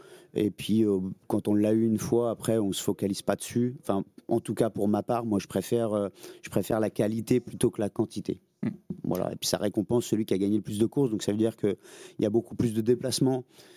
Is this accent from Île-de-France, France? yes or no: yes; Nanterre, Île-de-France, France; je suis né à Nanterre Université, donc j'ai pas beaucoup de chevaux dans mon quartier.